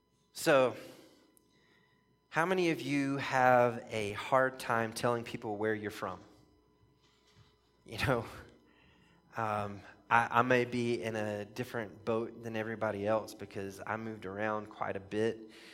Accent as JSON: {"language": "English", "town": "Baton Rouge", "region": "Louisiana", "country": "United States", "tie": "born or raised there", "said": "I would say I grew up in Baton Rouge, Louisiana. I lived there from the time I was in fifth grade until I was a junior in high school."}